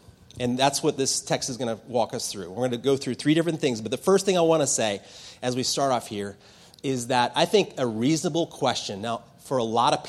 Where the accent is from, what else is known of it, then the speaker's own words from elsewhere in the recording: United States; as growing up in the United States, I don't know how good I have it, really.